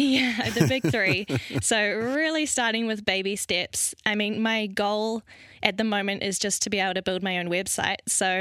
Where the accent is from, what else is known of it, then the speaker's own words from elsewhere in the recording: New Zealand; moved away; So I moved from New Zealand to Europe a couple of years ago.